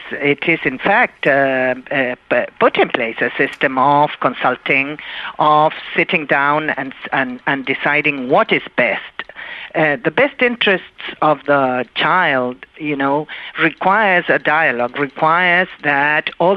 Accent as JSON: {"language": "English", "country": "Chile", "second_language": "English", "said": "In Latin America, I'm from Chile, you know, Latin America"}